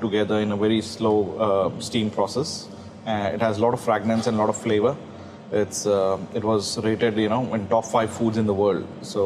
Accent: Hyderabad, Telangana, India; I come from Hyderabad, city of Nizams and biryani.

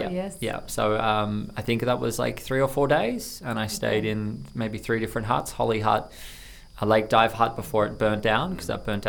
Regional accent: Melbourne, Victoria, Australia; So when I was a kid in the 80s, I loved Melbourne. I grew up in Melbourne.

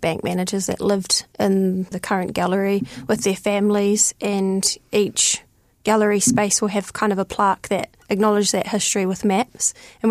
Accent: New Plymouth, Taranaki, New Zealand; back home in Ngamotu, New Plymouth, my hometown

